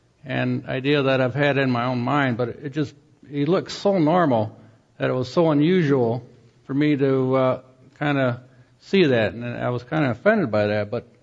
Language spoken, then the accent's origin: English; Muskegon, Michigan, United States; I grew up in Muskegon. Can anything good come from Muskegon, armpit of Michigan?